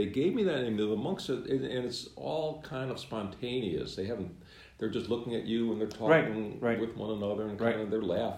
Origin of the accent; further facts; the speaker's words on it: Chicago, Illinois, United States; I mean, I'm from Chicago. And from a kind of tough part of the north side of Chicago is where I grew up.